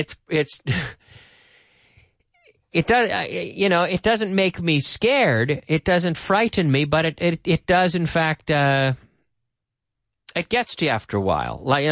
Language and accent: English; Liverpool, Nova Scotia, Canada; So my hometown is called Liverpool, Liverpool, Canada, Liverpool, Nova Scotia, on the east coast of Canada.